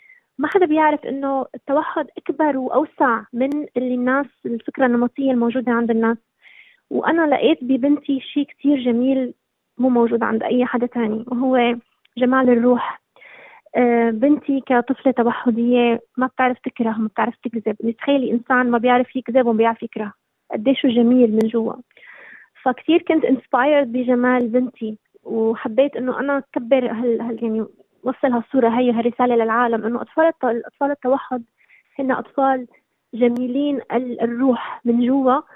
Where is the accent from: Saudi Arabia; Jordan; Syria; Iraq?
Syria; Damascus, Damascus Governorate; now in Australia; أنا ربيت وكبرت بسوريا بالشام، ستي شامية مؤصلة مثل ما بيقولوا